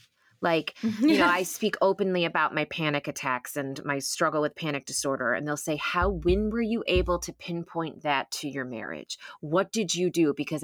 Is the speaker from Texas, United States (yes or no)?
yes; Texas, United States; Which makes me think of the country song because I'm from Texas.